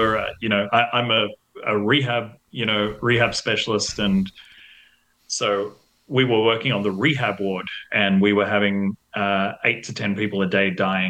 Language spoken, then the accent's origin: English; Western Australia, Australia; like I'm more specifically from Western Australia where they had a hard border